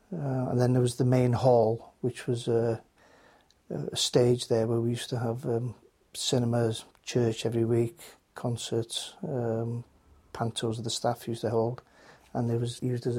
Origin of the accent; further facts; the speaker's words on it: Bangor, Wales, United Kingdom